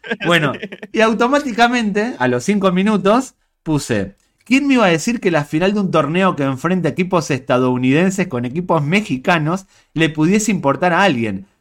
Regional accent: Spain; Como español y aficionado al fútbol

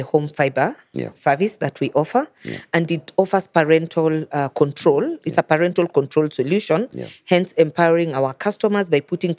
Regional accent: Kisumu, Kisumu County, Kenya; Growing up in Kisumu, ruin your pronunciation.

